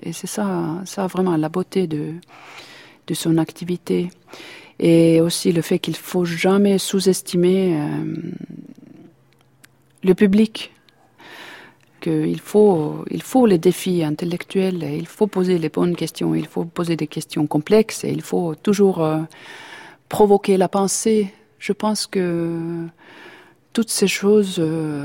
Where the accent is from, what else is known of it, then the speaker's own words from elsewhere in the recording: Finland; French is a second language; De revenir en Finlande avec cet orchestre que j'ai entendu comme enfant, dans mon pays natal